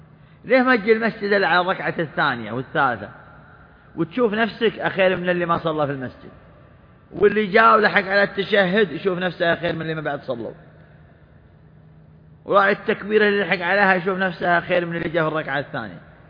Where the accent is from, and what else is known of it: Saudi Arabia